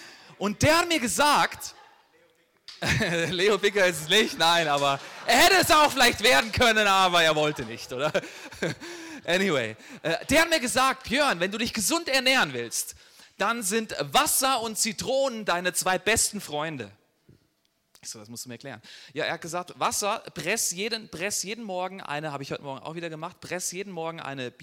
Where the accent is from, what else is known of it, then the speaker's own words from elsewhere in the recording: Germany; ich bin Deutscher